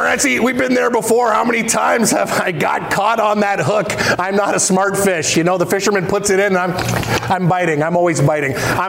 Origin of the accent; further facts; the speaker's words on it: Mississauga, Ontario, Canada; Like, honest to God, I'm from Mississauga where we're called the Chiefs, the Tomahawks.